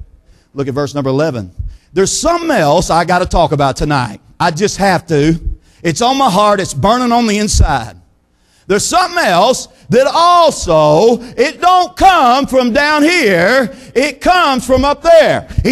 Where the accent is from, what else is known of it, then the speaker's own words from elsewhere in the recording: Texas, United States; we were raised up in Texas and we'd absolutely, I don't know about you, but there ain't a lot of rain that goes around in this state.